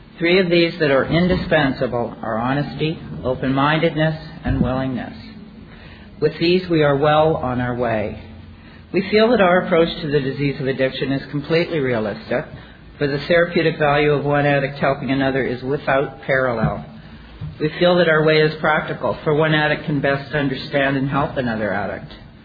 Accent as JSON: {"language": "English", "country": "Canada", "said": "I'm a Canadian addict."}